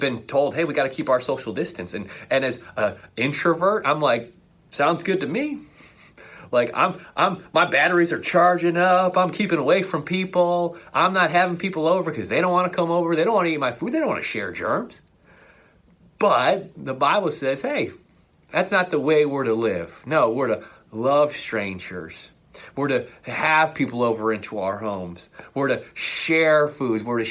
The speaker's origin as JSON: {"language": "English", "country": "Ireland", "said": "I'm Irish."}